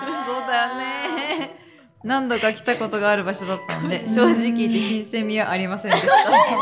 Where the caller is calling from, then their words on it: Shizuoka, Japan; 僕は地元が静岡で、割と掛川市に近いところに住んでいるので